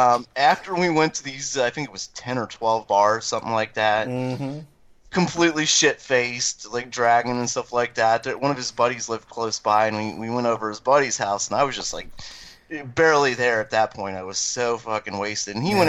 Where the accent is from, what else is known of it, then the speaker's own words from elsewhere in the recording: Cincinnati, Ohio, United States; I'm a Cincinnatian. We're heavily German here, so we also have to drink.